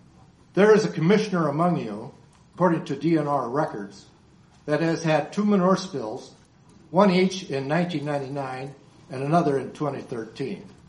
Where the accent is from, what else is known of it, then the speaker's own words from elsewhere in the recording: Iowa, United States; now in Adel, United States; I'm originally from Carroll County and currently live at Adel, Iowa.